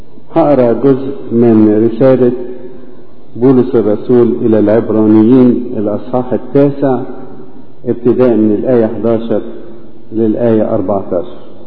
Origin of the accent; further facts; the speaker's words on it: Egypt; مش مننا احنا كمصريين فقط،